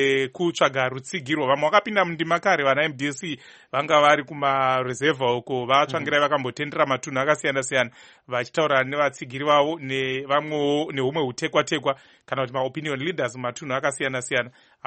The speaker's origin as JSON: {"language": "English", "town": "Marondera", "region": "Mashonaland East", "country": "Zimbabwe", "said": "I hail from Marondera, that's my constituent."}